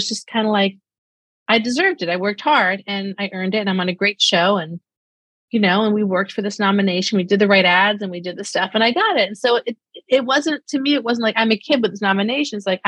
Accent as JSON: {"language": "English", "town": "Brooklyn", "region": "New York", "country": "United States", "said": "I had for some reason they cast me as a blonde French model, which is completely not me. I'm short, dark hair, and from Brooklyn."}